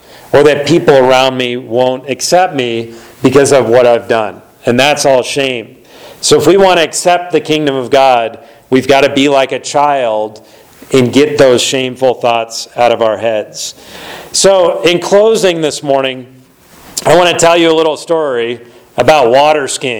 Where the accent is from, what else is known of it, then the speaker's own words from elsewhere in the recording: Indiana, United States; So as a kid growing up in Indiana, we would always go to upstate New York each summer because that's where my grandparents lived.